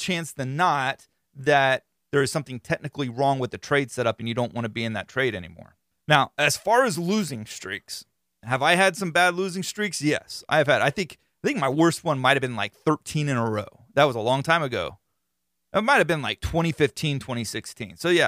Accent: Florida, United States; being that I'm from Florida and got a little redneck in me anyway.

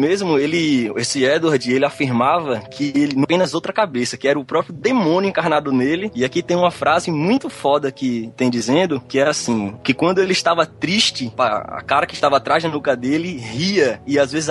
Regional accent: Juazeiro, Bahia, Brazil; Sou de Juazeiro, da Bahia, sou estudante de engenharia da computação

